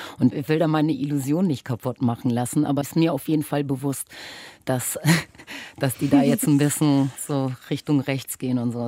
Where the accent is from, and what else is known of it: Germany; born or raised there; also born or lived in Caribbean